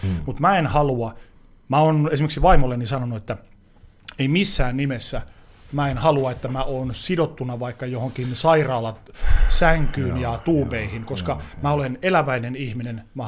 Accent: Oulu, North Ostrobothnia, Finland; moved away as an adult; now in Helsinki, Finland; varsinkin silloin opiskeluaikana, kun mä muutin Oulusta stadiin

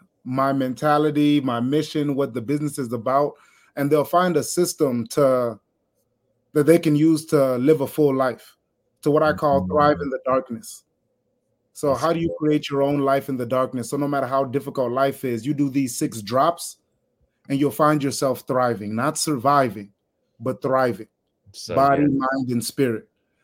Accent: Atlanta, Georgia, United States; now in East Point, United States; Yeah, I was raised in Atlanta.

